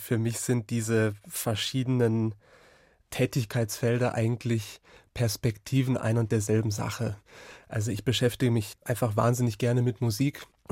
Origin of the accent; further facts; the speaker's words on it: Mülheim an der Ruhr, North Rhine-Westphalia, Germany; Also ich bin in Mülheim an der Ruhr geboren und aufgewachsen und das Heimatorchester waren dann